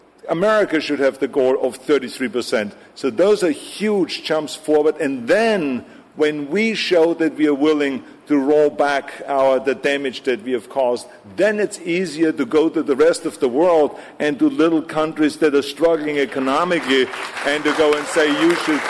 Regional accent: Austria; English is a second language; I come from overseas, I come from Austria, and I'm an immigrant here.

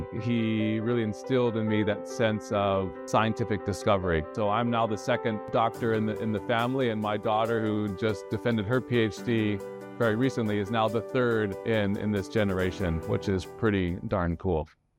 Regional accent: Hawaii, United States; When I was a little kid, I can fondly remember, being at the beach, growing up in Hawaii, collecting Portuguese man-o-war.

